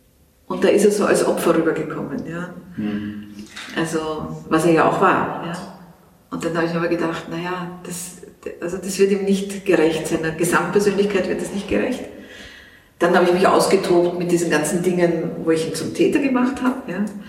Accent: Russia; German is a second language; Also ich als Russin werde halt oft gefragt.

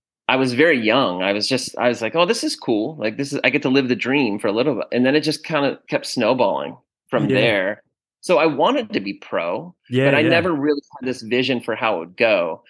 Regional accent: Raleigh, North Carolina, United States; So Steve was in Raleigh, North Carolina, my hometown, for a race

